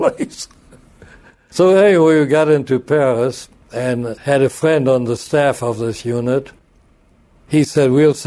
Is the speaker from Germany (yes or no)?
yes; Germany; accent: German; English is a second language; What happened, the Frenchman I talked to noticed my German accent.